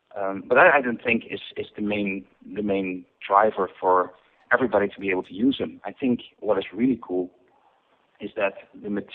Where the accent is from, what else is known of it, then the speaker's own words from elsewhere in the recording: Netherlands; So, I'm born and raised in the Netherlands. When I was 17 years old, I went to the Technical University in Eindhoven